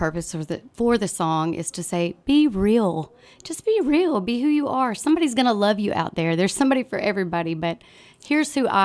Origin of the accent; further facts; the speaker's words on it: Arkansas, United States; I drove through Arkansas, my home state.